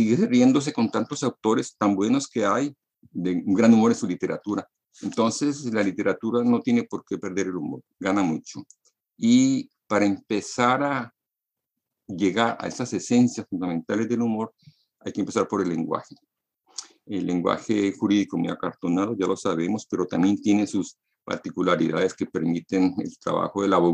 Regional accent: Colombia; Yo vengo de Colombia y como sabemos en Colombia se habla el mejor español del mundo.

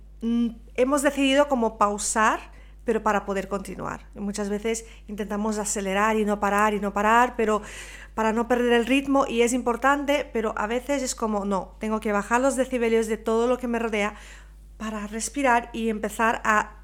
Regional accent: Brazil; Yo soy de Brasil.

